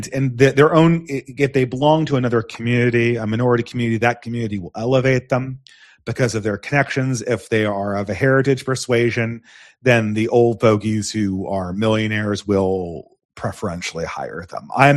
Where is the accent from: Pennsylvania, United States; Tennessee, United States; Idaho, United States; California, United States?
California, United States; accent: California; It's just my California accent, nasally accent.